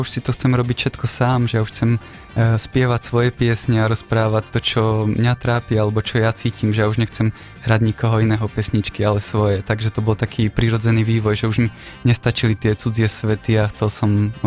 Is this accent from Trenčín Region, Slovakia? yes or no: yes; Považská Bystrica, Trenčín Region, Slovakia; pochádzam z Považskej Bystrice, a Bystrici ja teraz pracujem posledné 2 roky v Banskej Bystrici